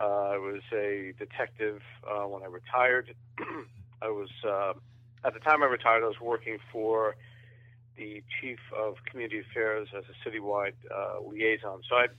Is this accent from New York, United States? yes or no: yes; West Babylon, New York, United States; And then I grew up in Long Island. I grew up in the West Babylon area of Long Island.